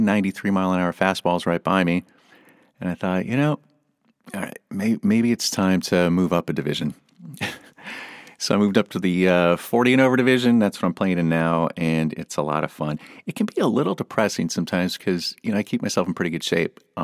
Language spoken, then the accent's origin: English; California, United States; I grew up surfing in California, but now I live on a lake very far away from California.